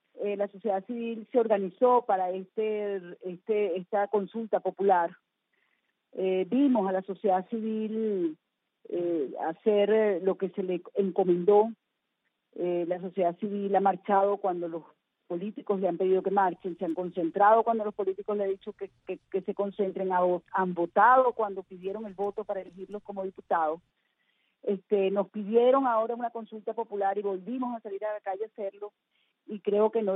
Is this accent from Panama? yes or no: no; Venezuela; somos nosotros los que los vamos a imponer, somos los venezolanos